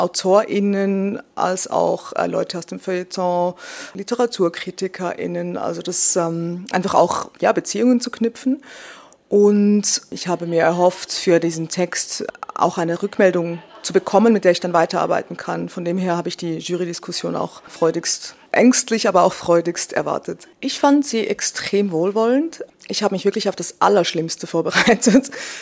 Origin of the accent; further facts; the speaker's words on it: Zurich, Switzerland; ich bin aus Zürich.